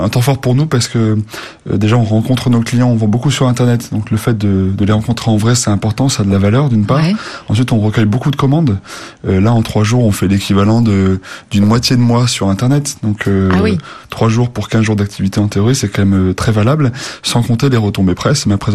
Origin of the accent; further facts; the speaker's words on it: Romans-sur-Isère, Auvergne-Rhône-Alpes, France; donc moi je suis originaire de Romans, la capitale de la chaussure